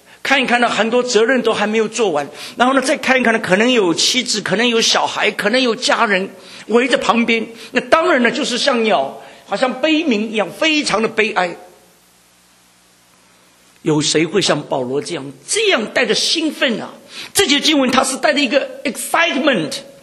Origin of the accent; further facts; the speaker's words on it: China; 我们中国人对冠冕这个词其实现代比较少